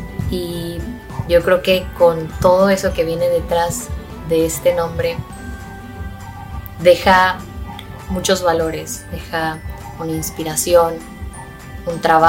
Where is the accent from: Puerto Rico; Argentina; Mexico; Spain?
Mexico